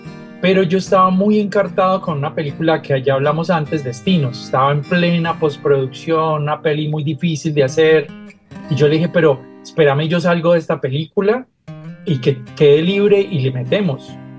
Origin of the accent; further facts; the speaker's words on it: Cali, Valle del Cauca, Colombia; soy caleño, nací en Cali, sin embargo, mis padres son digamos, de Antioquia, en particular de Medellín. Toda la familia de mi madre vive en Medellín todavía